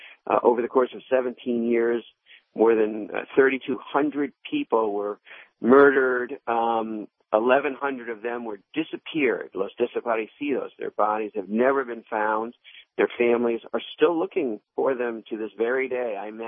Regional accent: Ann Arbor, Michigan, United States; I grew up in Ann Arbor, and so I'm a Motown boy on the outskirts

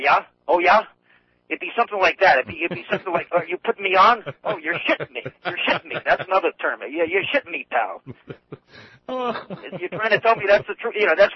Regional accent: New England, United States; accent: New England; I say it with my New England accent, and it just doesn't have the same meaning.

